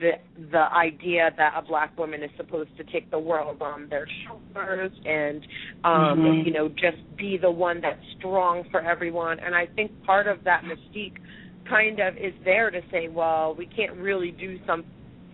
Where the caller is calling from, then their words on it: Pennsylvania, United States; I'm calling in from outside Philadelphia.